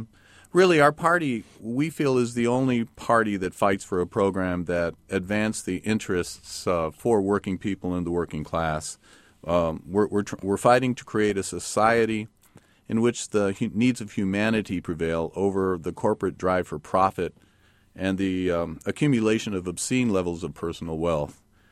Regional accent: Westville, Illinois, United States; I grew up in Westville, graduated from the high school there, and came to the University of Illinois

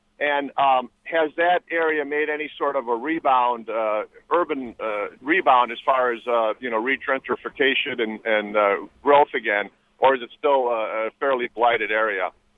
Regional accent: Chicago, Illinois, United States; I'm from Chicago, and New York, you know, you could drop Chicago in New York and never find it again

